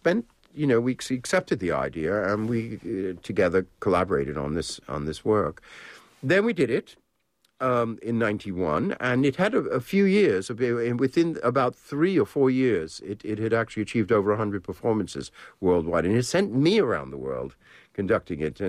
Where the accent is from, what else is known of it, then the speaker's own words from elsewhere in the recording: New York, United States; The ballet is wonderful because, again, growing up in New York, I was in at the beginning of and seeing the New York City Ballet in their earliest things.